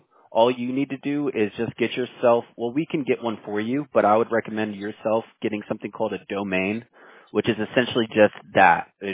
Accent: Houston, Texas, United States; also born or lived in El Salvador; Yeah, I'm from Houston. Like, it's where I'm living now and, like, where I've grown up. But where I was born, I was actually born in El Salvador.

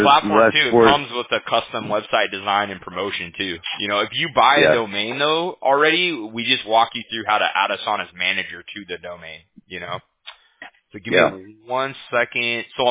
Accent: Huntington Beach, California, United States; So I'm from Huntington Beach, and we're like our whole city is like pretty much Republican out here, you know, but the majority of California is Democrat for sure, you know.

